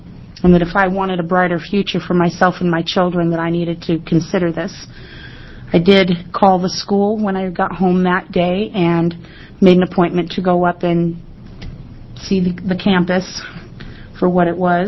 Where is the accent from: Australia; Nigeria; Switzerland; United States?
United States; Albany, New York; I'm from Albany, and I'm a 1999 graduate from BCTI.